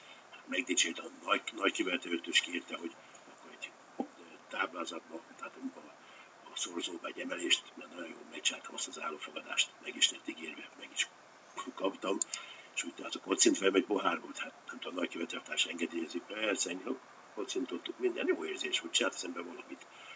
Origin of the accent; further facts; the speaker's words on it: Hungary; és ugye én, mint magyar szakács